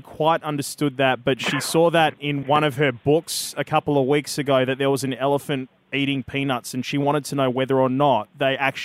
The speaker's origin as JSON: {"language": "English", "region": "Western Australia", "country": "Australia", "tie": "born or raised there", "said": "It's the beauty about doing this in my hometown. It's really exciting."}